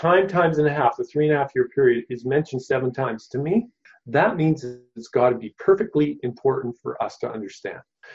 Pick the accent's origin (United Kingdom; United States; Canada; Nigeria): Canada; And I say that as a Canadian. It's a kind of a Canadian joke.